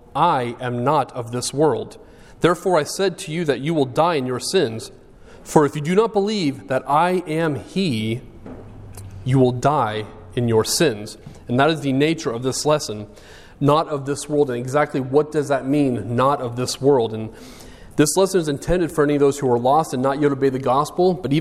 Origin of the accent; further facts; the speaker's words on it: Lynden, Washington, United States; I am from Linden, Washington, which is a small town right on the Canadian border over in Washington, just 18 miles from coastal waters.